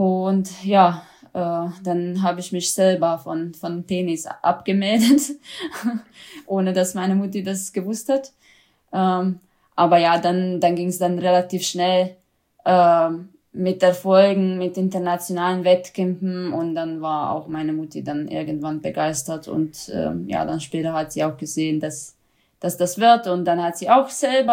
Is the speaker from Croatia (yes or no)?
yes; Zagreb, City of Zagreb, Croatia; German is a second language; Zagreb. Hauptstadt.